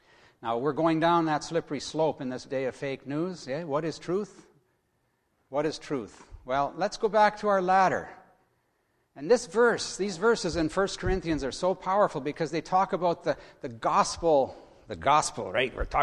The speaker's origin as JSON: {"language": "English", "region": "Ontario", "country": "Canada", "tie": "born or raised there", "said": "that's down where I grew up in Ontario, the Peace Bridge. It joins Fort Erie and Buffalo."}